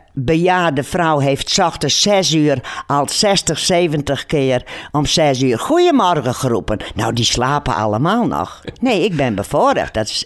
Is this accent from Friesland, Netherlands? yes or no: yes; Friesland, Netherlands; Ik weet natuurlijk, ik ben een Fries, hè?